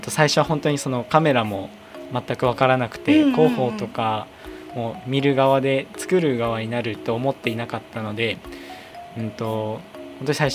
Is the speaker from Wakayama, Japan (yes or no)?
no; Ninohe, Iwate, Japan; 私も二戸の出身なんですけど、